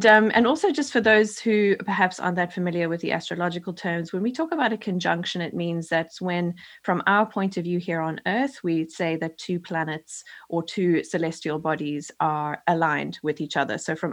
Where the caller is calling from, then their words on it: East of England, United Kingdom; I'm calling from the east coast of England in the United Kingdom. So I'm way on the other side of the map